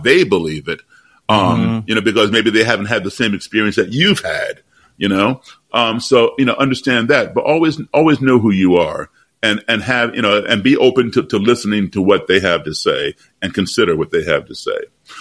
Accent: Chicago, Illinois, United States; born there; I was born in Chicago.

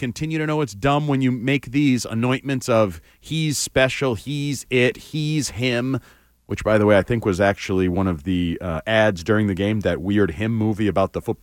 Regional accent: New England, United States; We grew up in New England. That's what New Englanders are.

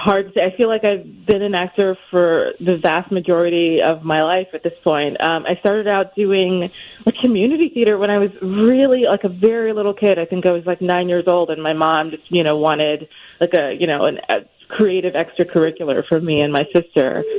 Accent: East Coast, United States; Out east, where I'm from. I'm originally from the East Coast.

